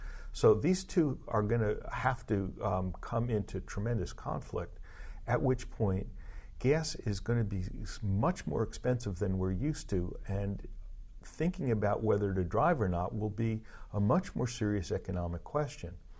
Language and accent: English; New York, United States; also born or lived in San Francisco; I grew up in New York, and I feel that I have a background in which I know from living that transit works.